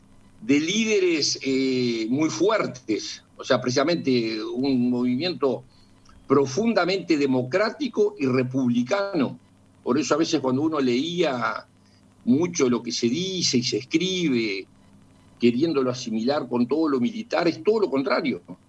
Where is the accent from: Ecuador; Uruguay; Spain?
Uruguay; Yo, como todo uruguayo, venía a una elección